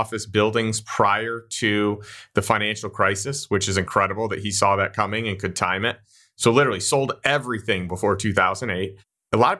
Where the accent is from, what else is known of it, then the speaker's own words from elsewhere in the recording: Chicago, Illinois, United States; You know, he grew up in Chicago. I grew up in Chicago.